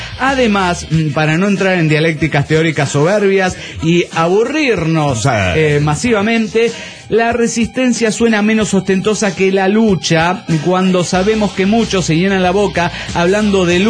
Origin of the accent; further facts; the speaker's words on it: Mexico; yo no soy de aquí, ni soy de allá, llego aquí, en realidad soy de México